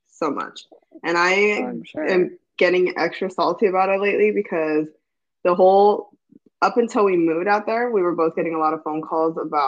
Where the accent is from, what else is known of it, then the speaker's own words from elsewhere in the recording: Midwest, United States; Maybe that's because I grew up in the Midwest.